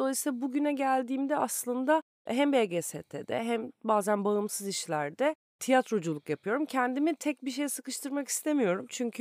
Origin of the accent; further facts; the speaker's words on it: Kocaeli, Turkey; also born or lived in Eskişehir; Kocaeli'nde büyüdüm ben. Bir dönemde Eskişehir'de yaşadım depremden sonra, 99 depremi.